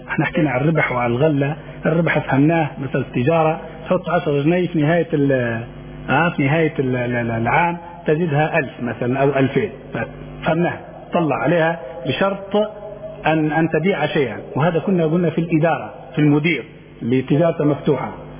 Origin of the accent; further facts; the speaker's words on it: Libya; المفروض أن الآن النصاب عندنا في ليبيا 1,000 دينار